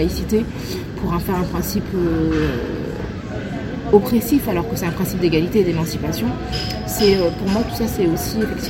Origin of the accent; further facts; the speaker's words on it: Paris, Île-de-France, France; je suis née en France, j'ai toujours vécu à Paris. On m'a beaucoup posé la question d'où je venais. Et j'ai aucun problème avec mes origines, hein. Mes origines sont au Sénégal